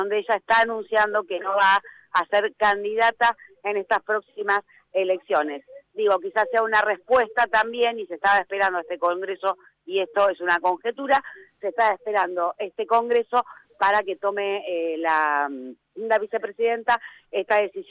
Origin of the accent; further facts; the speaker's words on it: Gregorio de Laferrère, Buenos Aires Province, Argentina; born there; allá en la Ferrere, que es donde yo nací